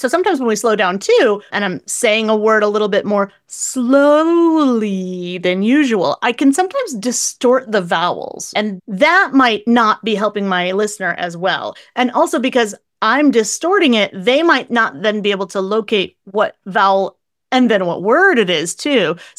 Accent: Northeast, United States; But I'm also from the Northeast, so I'm like a freight train. I speak quickly in English anyways.

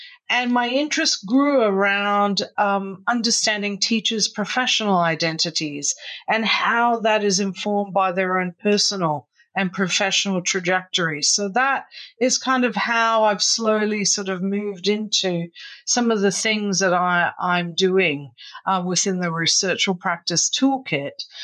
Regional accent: Australia; accent: Australian; English is a second language; also born or lived in Canada; I'm the daughter of Italian immigrants who went to Canada in the mid-50s. That's where I was born. We then moved to Australia, hence the accent. I grew up in Australia in the mid-70s and then went back to Canada to do my PhD.

